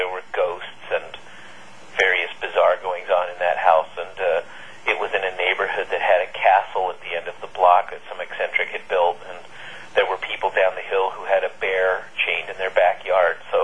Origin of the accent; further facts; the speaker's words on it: Tijuana, Baja California, Mexico; also born or lived in San Diego, United States; Originally, like I said earlier, I was born in Tijuana. I was raised back and forth between San Diego and Tijuana, and I didn't really understand much difference between the two until later.